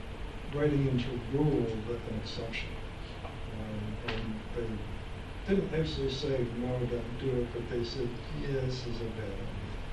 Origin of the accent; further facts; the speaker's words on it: New Jersey, United States; The only reason I knew about it, because I grew up in New Jersey.